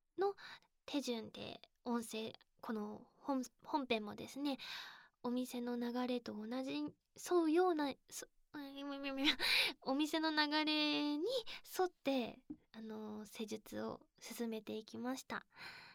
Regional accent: Fukuoka, Japan; accent: Hakata dialect; 私、福岡の博多弁、福岡出身なんですけど、

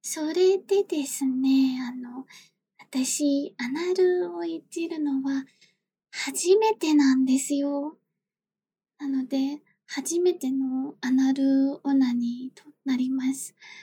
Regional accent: Kanagawa, Japan; 出身地は神奈川です。年齢は24歳で、身長は155センチ、体重48キロです。

